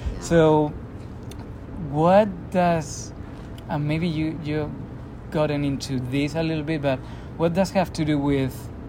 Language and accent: English; Cartagena, Region of Murcia, Spain; English is a second language; Yeah, you know, and I'm from Cartagena in south southeast of Spain.